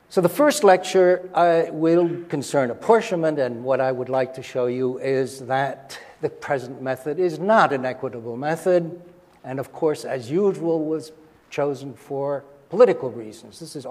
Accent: United States; Incidentally, I am American

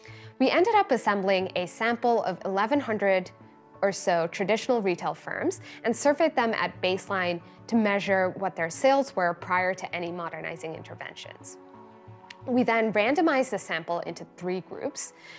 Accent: Singapore; my background of being an Indian immigrant growing up in Singapore

